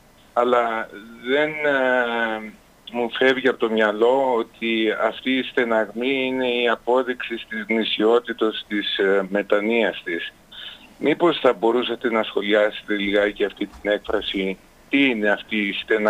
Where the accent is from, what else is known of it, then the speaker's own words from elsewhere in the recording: Athens, Attica, Greece; είμαι από Αθήνα.